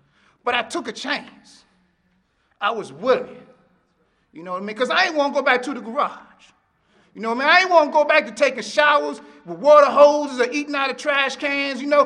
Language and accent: English; Washington, District of Columbia, United States; also born or lived in Maryland; now in Delaware, United States; But actually, I'm from the Potomac area of Maryland. I was raised in Washington, D.C.